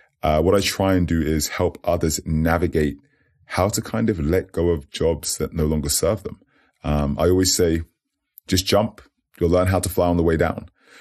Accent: United Kingdom; And yes, I am British. But I would say I'm in it, but not of it, if that makes sense. I got the opportunity to grow up in a few places.

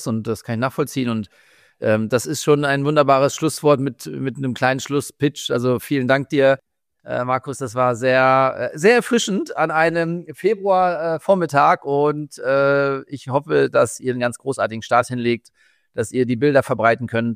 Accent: Hamburg, Germany; wir sind ja aus Hamburg

